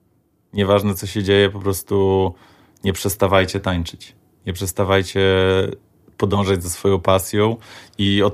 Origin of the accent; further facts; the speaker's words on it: Lublin, Lublin Voivodeship, Poland; Zawsze jak tylko mogę, to mówię, że jestem z Lublin reprezent.